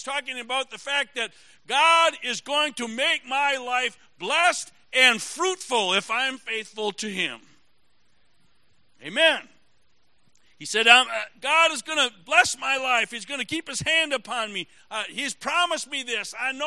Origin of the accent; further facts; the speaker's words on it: Menasha, Wisconsin, United States; I grew up in Menasha, Wisconsin. I had a friend that lived down the street, and they had three apple trees in their backyard